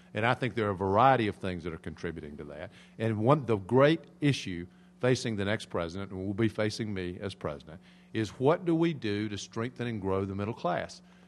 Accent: North Carolina, United States; The small town that I grew up in North Carolina, is now about half Latino, Hispanic.

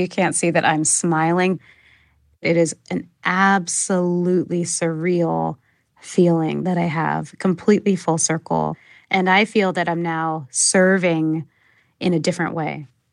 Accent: San Francisco, California, United States; I'm from San Francisco, and nature is just a couple hours away.

